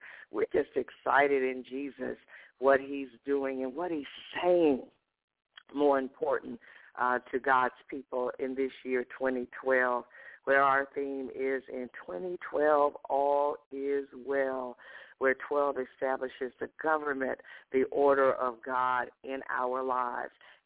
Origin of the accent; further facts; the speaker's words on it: the South, United States; And here, you know, I'm from the South, you all.